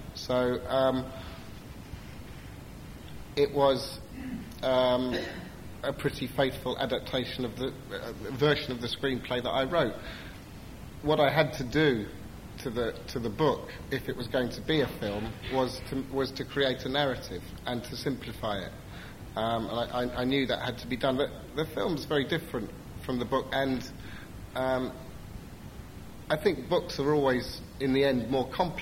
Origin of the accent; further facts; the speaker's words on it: Chicago, Illinois, United States; as opposed to my hometown, which is Chicago.